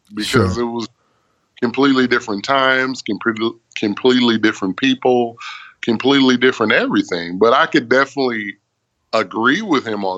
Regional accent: California, United States; I was born actually in California, born and raised.

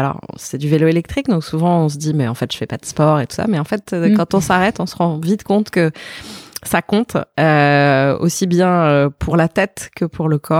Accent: Italy; also born or lived in Portugal / London; Mes parents étaient à l'époque en poste là-bas et ensuite j'ai grandi en partie en Italie.

